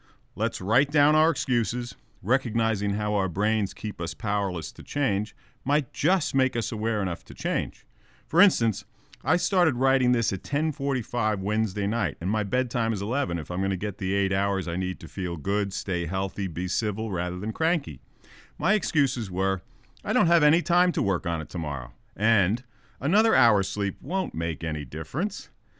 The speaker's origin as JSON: {"language": "English", "region": "Missouri", "country": "United States", "said": "Basically, we're from Missouri, where the motto is show me or prove it."}